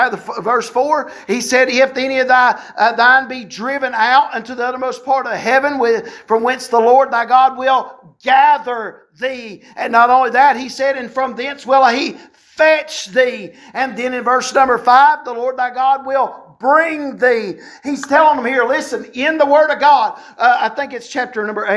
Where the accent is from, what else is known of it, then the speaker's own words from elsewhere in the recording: North Carolina, United States; now in Kansas, United States; My wife and I came from North Carolina.